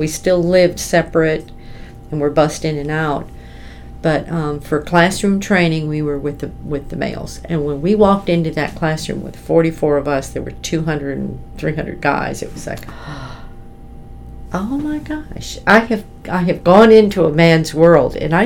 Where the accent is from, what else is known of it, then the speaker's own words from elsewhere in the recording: Illinois, United States; I'm from Illinois. He's a Cajun from Louisiana.